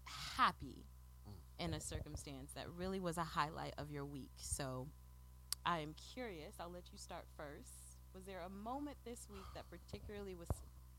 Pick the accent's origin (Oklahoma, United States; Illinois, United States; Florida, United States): Illinois, United States; Chicago; now in Houston, United States; So I'm from Chicago and I'm here in Houston, and there's a restaurant that sells Italian beef.